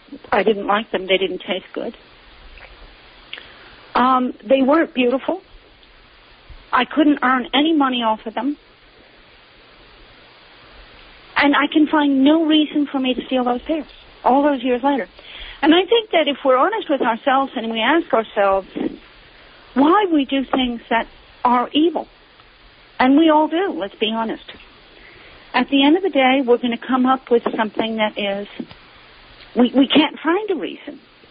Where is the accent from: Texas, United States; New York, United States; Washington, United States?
New York, United States; New York City; well, you know, if you are a New Yorker, and I'm a New Yorker, when you walk down the street